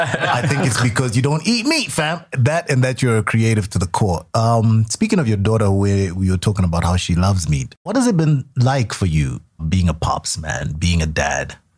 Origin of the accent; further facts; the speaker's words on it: Harare, Zimbabwe; moved away; I lived in the most comfort zone place where I grew up in Harare. It was almost like a cushy place, just the lap of luxury.